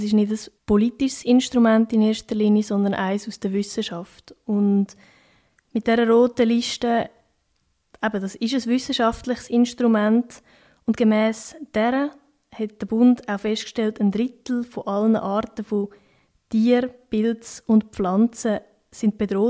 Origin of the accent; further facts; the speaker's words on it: Goldau, Schwyz, Switzerland; Das war bei mir die wo ich herkomme, bei Goldau.